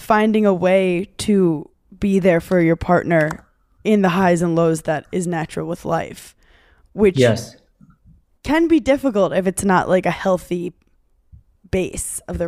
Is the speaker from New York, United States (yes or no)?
yes; New York, United States; I grew up in New York